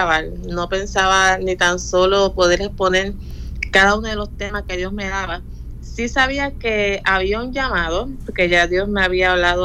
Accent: Puerto Rico; soy de acá, natural de Puerto Rico. Dios nos ha permitido, ¿verdad? Somos nacidos, criados en el Evangelio.

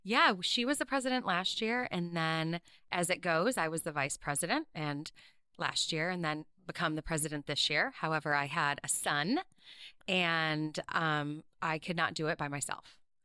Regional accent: Rochester, New York, United States; also born or lived in Vermont / Maine; now in Portland, United States; So I'm from Rochester, but then I went to college up at Plattsburgh State. So way up north by Canada, and then moved to Vermont, Maine, and then all the way over to Portland, Oregon.

